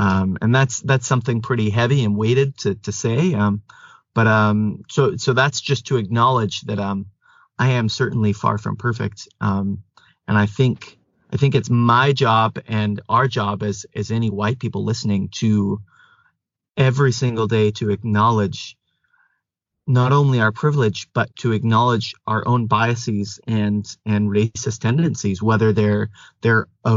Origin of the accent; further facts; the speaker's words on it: Utah, United States; I want to say, because I'm also from Utah, and I think I can comfortably say at this point that I was raised in a family.